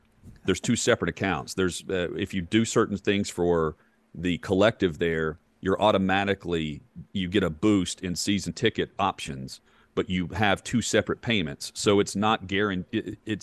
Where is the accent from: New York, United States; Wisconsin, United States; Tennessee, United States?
Tennessee, United States; But right now in the state of Tennessee, the local barbecue joint in my hometown can have something going with the quarterback for my hometown.